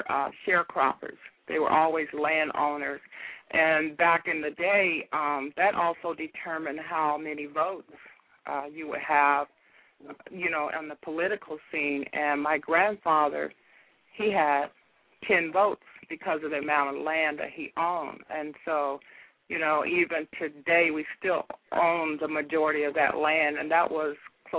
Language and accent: English; Valdosta, Georgia, United States; Both my grandfathers are from Georgia. We're from Valdosta, Georgia, which is about 230 miles south of Atlanta.